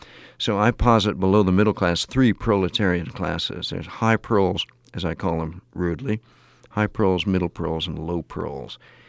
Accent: Pasadena, California, United States; born there; Another strong pull is the pull of the class into which I was born in Pasadena, California, which is like Westchester.

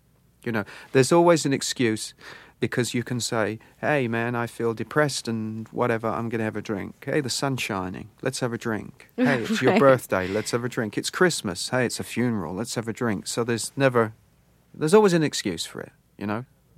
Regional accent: Atlanta, Georgia, United States; But when I was growing up in South Atlanta, yeah, I used to talk like

